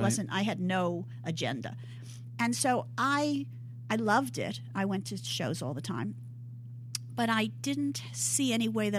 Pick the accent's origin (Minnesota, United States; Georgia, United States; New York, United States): New York, United States; I grew up in New York.